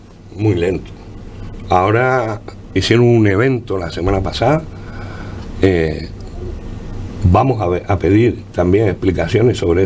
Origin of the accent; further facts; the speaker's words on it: Tarajalejo, Canary Islands, Spain; Tú, como sabes, yo soy de Tarajalejo.